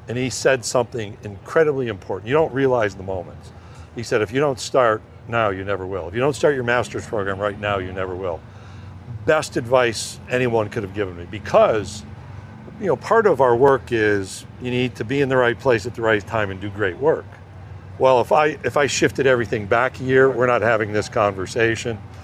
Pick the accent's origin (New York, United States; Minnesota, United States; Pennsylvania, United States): New York, United States; my vision when I started at Utica was I grew up near Syracuse. From Albany to Buffalo, I figured I'd be living there.